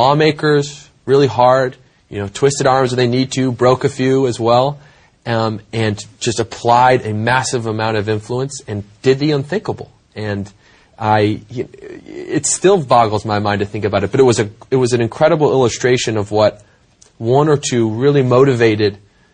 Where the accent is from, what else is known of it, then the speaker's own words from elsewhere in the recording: Michigan, United States; I'm from Michigan.